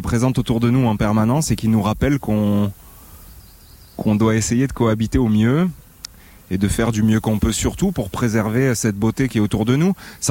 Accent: Lunel, Occitanie, France; also born or lived in Alès; C'est parce que moi, je suis né à Alès. Après, j'ai grandi à Lunel. Et ensuite, j'ai fait les Beaux-Arts à Nîmes. Et puis après, j'ai travaillé sur les chantiers à Nîmes.

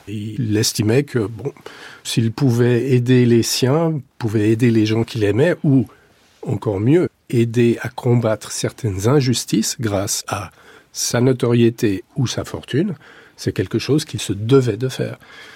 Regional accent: Switzerland; dans la maison de mon enfance, en Suisse

